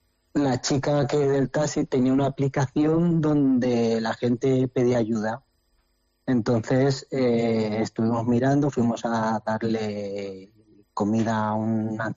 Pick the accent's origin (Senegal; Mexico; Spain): Spain; Valencia, Valencian Community; yo no soy de Benetuses, yo soy de la ciudad de Valencia